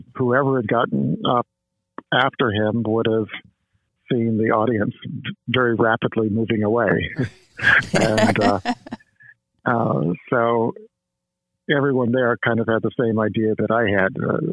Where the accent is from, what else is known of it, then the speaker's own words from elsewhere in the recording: New Mexico, United States; And kind of in my naive way of growing up in New Mexico, where our baseball team would travel several hundred miles to play a baseball game